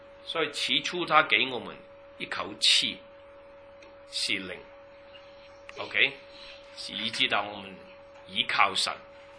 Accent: China; 为什么我们中国人没有听过那个圣经，但是我们都知道应该要孝敬父母呢？

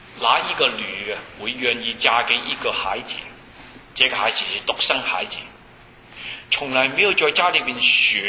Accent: Hong Kong; born there; 我是出生在香港，所以呢，我不知道当时你们是想什么东西。香港是没有这些东西。

